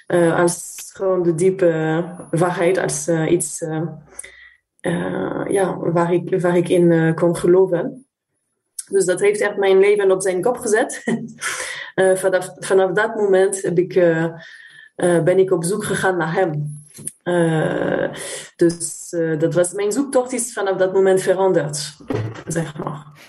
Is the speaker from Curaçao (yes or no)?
no; France; Dutch is a second language; Ja, ik kom uit Frankrijk. … Ik ben 47.